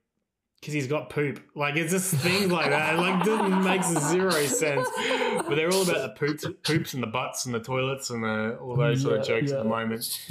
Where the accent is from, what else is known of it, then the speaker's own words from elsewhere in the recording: Queensland, Australia; now in Victoria, Australia; I'm in Victoria and it's like, all right, I'm like going to the water, but I grew up in Queensland and I live in Victoria.